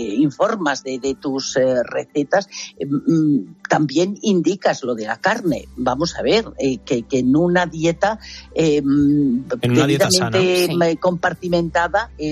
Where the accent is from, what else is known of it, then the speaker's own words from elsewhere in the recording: Spain; también los españoles cuidamos poco nuestros productos y nuestra imagen.